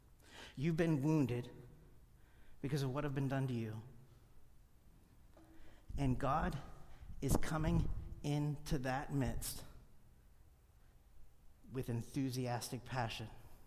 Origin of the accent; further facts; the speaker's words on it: Pennsylvania, United States; I'm from Pennsylvania, and I am in Tulsa, Oklahoma, preaching